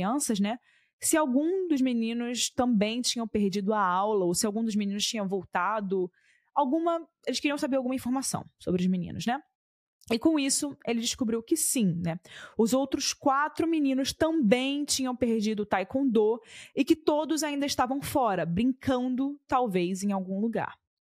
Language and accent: Portuguese; Rio de Janeiro, Brazil; eu cresci no Rio de Janeiro, né? No centro do Rio de Janeiro, na capital. Então, já na minha época, que eu cresci nos anos 2010